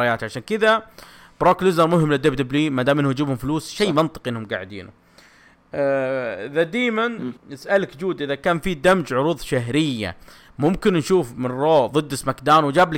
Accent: Jeddah, Makkah Province, Saudi Arabia; اللي صار عندنا في جدة

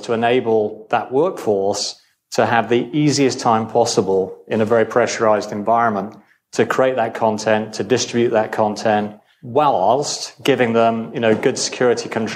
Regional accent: United Kingdom; You might have picked up already I'm British

